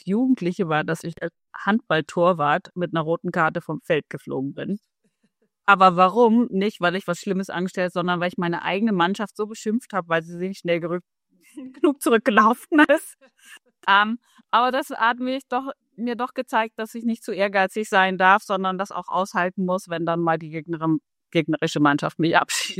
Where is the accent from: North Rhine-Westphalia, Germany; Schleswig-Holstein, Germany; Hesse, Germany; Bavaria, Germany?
Schleswig-Holstein, Germany; Kiel; ich komme aus Kiel.